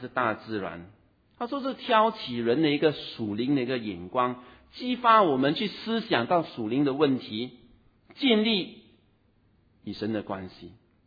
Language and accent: Chinese; China; 就好像我们中国人从观察人性来归纳出一些做人的道理